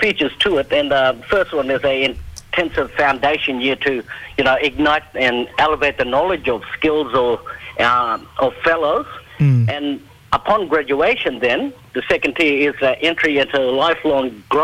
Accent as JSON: {"language": "English", "town": "Hopevale", "region": "Queensland", "country": "Australia", "first_language": "Guugu Yimithirr", "said": "Yeah, I'm from Hopewell. I'm a Bulkunwara person, speak the Kukiemidan language. I'm sitting here in the Hopewell"}